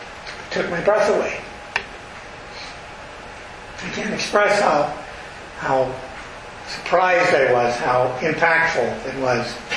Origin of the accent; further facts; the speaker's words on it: Thunder Bay, Ontario, Canada; This is the first time that I've returned to my hometown, Thunder Bay, Ontario, when I didn't own a piece of property there.